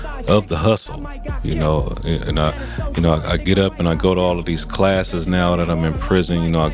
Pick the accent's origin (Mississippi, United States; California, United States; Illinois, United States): California, United States; Oakland; I'm from East Oakland, California.